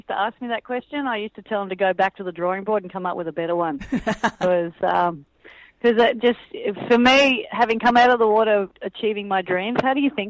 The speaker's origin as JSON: {"language": "English", "town": "Manly", "region": "New South Wales", "country": "Australia", "tie": "born or raised there", "said": "So growing up in Manly and encountering hostility and challenges and threats"}